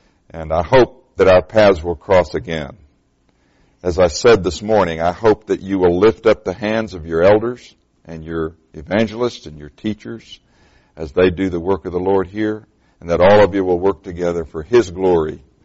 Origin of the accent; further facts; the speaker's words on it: Beaumont, Texas, United States; born there; I haven't told you I am a Texan, have I? I was born in Beaumont. My father was born in Waco. So we're Texans through and through.